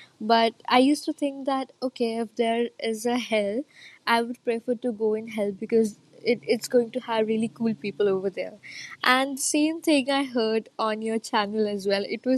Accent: India; I'm an atheist from India, and I'm from a Hindu Brahmin family.

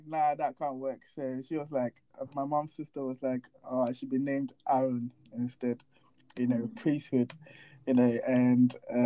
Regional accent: Ghana; also born or lived in London; now in United Kingdom; I'm in the UK right now, working. I was born here. I was born in London. I grew up in Ghana. I'm so much of a proud Ghanaian.

